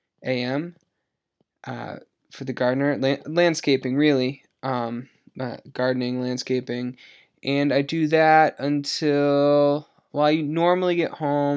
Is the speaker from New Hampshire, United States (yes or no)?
yes; Exeter, New Hampshire, United States; As I said, I'm from the United States. I live in the Northeast in a state called New Hampshire. The town's called Exeter. Right now, I'm living at my parents' house.